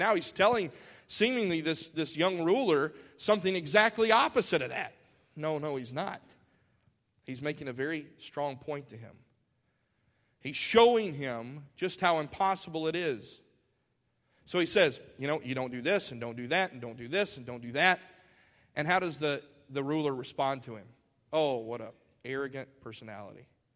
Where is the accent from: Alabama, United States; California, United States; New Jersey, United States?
Alabama, United States; How many times have you and I heard that in our lifetime, in the culture in which you and I grew up in here in Alabama?